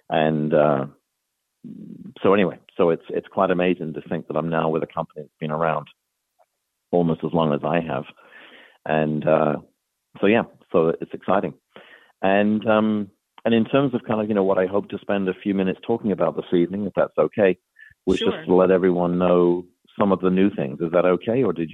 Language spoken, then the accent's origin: English; England, United Kingdom; now in Massachusetts, United States; I reside in Massachusetts. I'm not too far from Boston. And I've been here since 1996. I'm originally from England